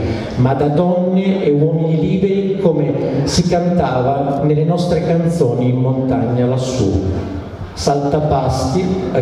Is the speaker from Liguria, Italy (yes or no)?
yes; Liguria, Italy; Io sono ligure